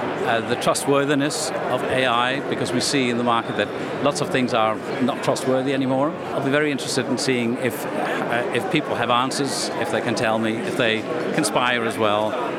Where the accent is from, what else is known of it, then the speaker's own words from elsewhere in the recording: Netherlands; I'm from the Netherlands.